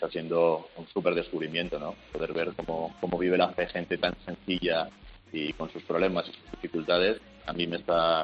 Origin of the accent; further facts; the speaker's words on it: Pozuelo de Alarcón, Community of Madrid, Spain; Yo soy de un poquito más arriba, soy de Pozuelo